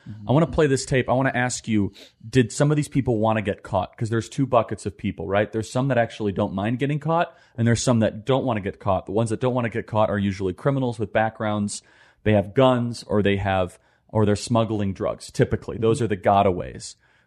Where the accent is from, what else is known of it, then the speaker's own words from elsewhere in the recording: Chicago, Illinois, United States; I grew up in Chicago, far from the border